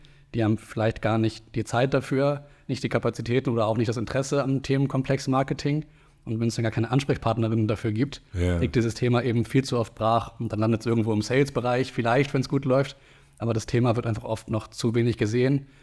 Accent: Rosengarten, Lower Saxony, Germany; also born or lived in Hamburg; Genau, ich bin in Hamburg geboren und dann im Hamburger Süden in Rosengarten groß geworden. Also Aha. An der südlich der Hamburger Grenze in Niedersachsen dann.

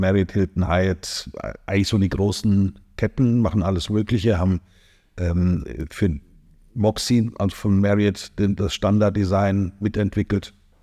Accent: Bavaria, Germany; born there; accent: Franconian; also born or lived in Palatinate; now in Hamburg, Germany; Ich bin gebürtiger Franke, habe in der Pfalz studiert und bin, jetzt muss ich, meine Kinder sind 37 und dann ein Jahr vorher, also 38 Jahre lebe ich schon in Hamburg.

